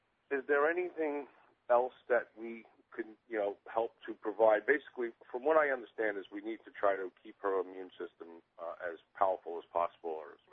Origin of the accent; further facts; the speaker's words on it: Florida, United States; I'm from South Florida.